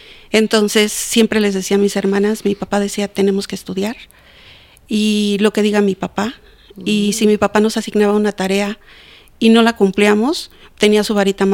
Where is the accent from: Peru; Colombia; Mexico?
Mexico; Cuauhtémoc; born there; yo nací en Cuauhtémoc, La Fragua, en un pueblo que está entre los límites de Puebla y Veracruz. Mi padre era campesino y mi madre era ama de casa.